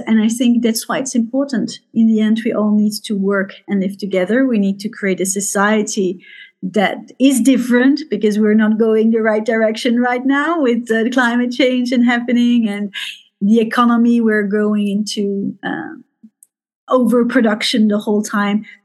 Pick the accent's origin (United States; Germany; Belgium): Belgium; Brussels, Brussels-Capital Region; And I grew up in Brussels, in the multicultural part of Brussels. So as a kid, I was very used to be to talk different languages at home, to be surrounded with all those different cultures.